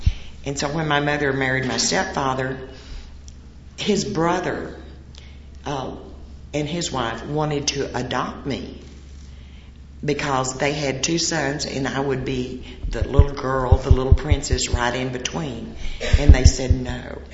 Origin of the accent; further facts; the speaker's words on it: Cooper, Texas, United States; born there; I was born in Cooper, Texas, and it's kind of a northeast Texas area place.